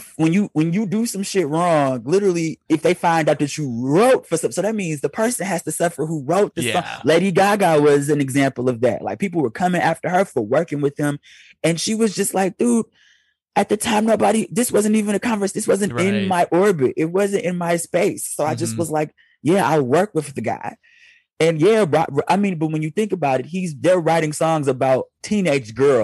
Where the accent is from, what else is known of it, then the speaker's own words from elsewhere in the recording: Detroit, Michigan, United States; It's like, I know it's firecracker season, but I'm still from Detroit deep down in my heart.